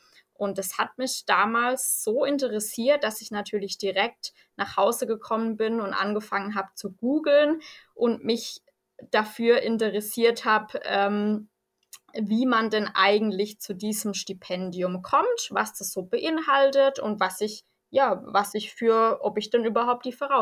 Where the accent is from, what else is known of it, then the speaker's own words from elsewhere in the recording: Baden-Württemberg, Germany; now in Hesse, Germany; 26 Jahre alt, wohne mittlerweile an der schönen hessischen Bergstraße, komme aber ursprünglich aus Baden-Württemberg